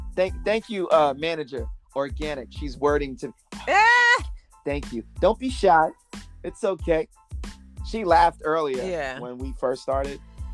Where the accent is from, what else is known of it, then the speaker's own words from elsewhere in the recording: United States; Like, okay, of course, because I'm American, 98% of my listens come from the U.S.